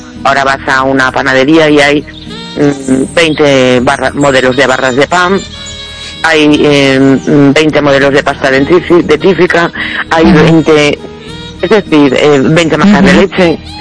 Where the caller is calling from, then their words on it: A Coruña, Galicia, Spain; de La Coruña.